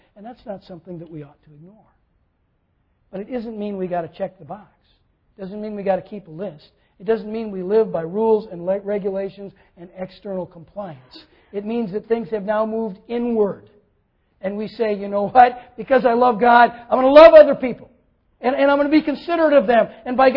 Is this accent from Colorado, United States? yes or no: no; Minnesota, United States; You know, I grew up in Minnesota, and we did a lot of ice skating.